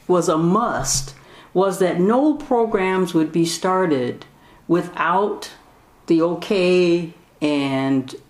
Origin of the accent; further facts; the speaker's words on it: Fort Smith, Arkansas, United States; Fort Smith, Arkansas.